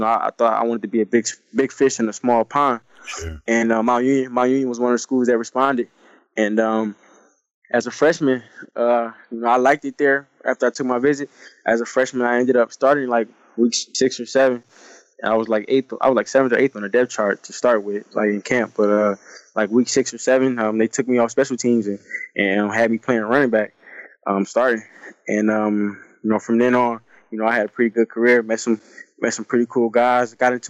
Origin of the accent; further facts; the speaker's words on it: Detroit, Michigan, United States; We actually moved out of Detroit. I grew up in Detroit.